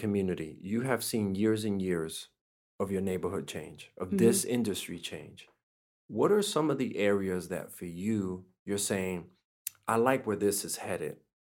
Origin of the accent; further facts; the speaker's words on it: New York City, New York, United States; I remember growing up in Harlem and Washington Heights, we will play stickball, we'll play Skellies and Ringolivia and all these games.